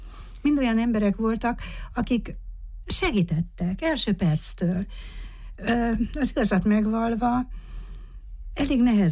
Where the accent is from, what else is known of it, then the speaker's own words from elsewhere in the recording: Târgu Mureș, Mureș County, Romania; Marosvásárhelyi vagyok, itt születtem, itt végeztem az Unéria Egyesüles Liceumban